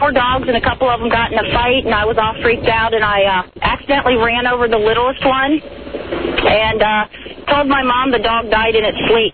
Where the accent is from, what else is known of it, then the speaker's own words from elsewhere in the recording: Frederick, Maryland, United States; I am from Frederick.